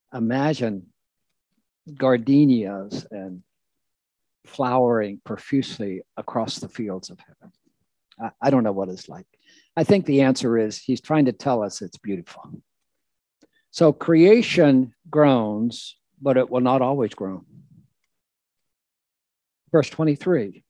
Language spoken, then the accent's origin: English; New Jersey, United States; Now, I'm from New Jersey, so we only live in hope vicariously.